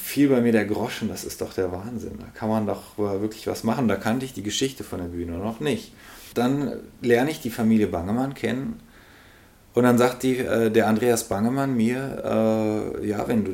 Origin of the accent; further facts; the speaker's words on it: Wuppertal, North Rhine-Westphalia, Germany; also ich habe französische Wurzeln, aber deutschen Papa und französische Mama, aber in Wuppertal geboren.